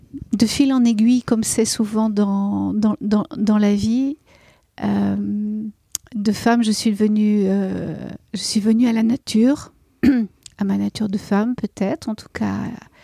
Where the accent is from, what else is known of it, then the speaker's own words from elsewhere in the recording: Geneva, Switzerland; j'étais une Suissesse, donc ça veut dire que je suis une fille des montagnes. du lac et des montagnes, je suis née à Genève